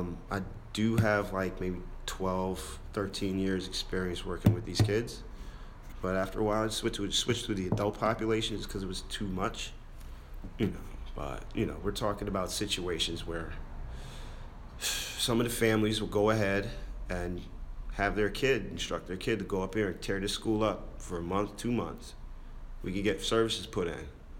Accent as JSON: {"language": "English", "town": "White Plains", "region": "New York", "country": "United States", "tie": "born or raised there", "also_born_or_lived": "Waterbury, Connecticut / Hartsdale, New York", "said": "Originally, I'm from Waterbury, Connecticut. After that, age of two, from two to maybe the age of 12, no, two to the age of 15, I lived in White Plains, New York, / Hartsdale, New York"}